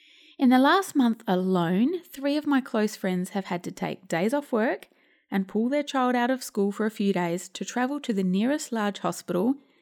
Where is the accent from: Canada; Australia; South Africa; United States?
Australia; South Australia; Now in my home state, South Australia, we have a container deposit scheme